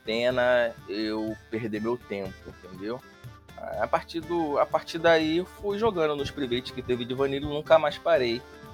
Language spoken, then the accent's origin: Portuguese; Rio de Janeiro, Brazil; Sou aqui do Rio de Janeiro. … aí nos jogos.